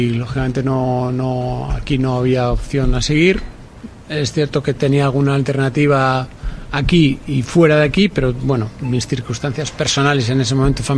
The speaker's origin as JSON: {"language": "Spanish", "town": "Vitoria-Gasteiz", "region": "Basque Country", "country": "Spain", "said": "Yo soy de Vitoria"}